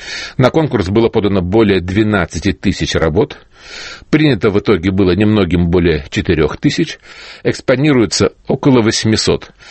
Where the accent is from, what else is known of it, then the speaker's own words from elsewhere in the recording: Moscow, Russia; also born or lived in Saint Petersburg; Мне, как жителю Москвы уже бог знает сколько лет, хоть я родился в Питере, но прожил здесь всю свою жизнь